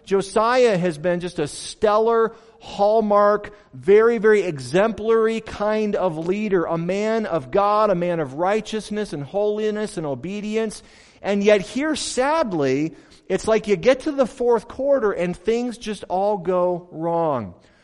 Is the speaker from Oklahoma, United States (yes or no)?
no; Michigan, United States; My dad grew up in Colorado. And so even though I grew up in Michigan, we were always Denver fans.